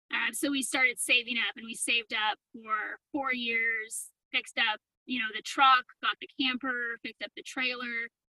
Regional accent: Reno, Nevada, United States; And I grew up in Reno, Nevada, and we actually met in Reno.

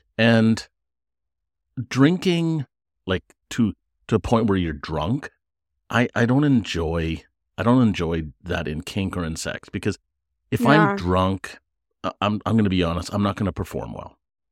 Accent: Canada; As a Canadian, when it turns into snow day, we drink.

